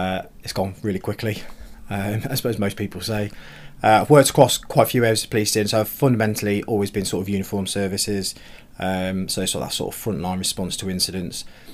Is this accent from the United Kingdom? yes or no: yes; Melton Mowbray, East Midlands, United Kingdom; I've obviously been a resident of Leicestershire all my life, so obviously I was born and bred in Melton Mowbray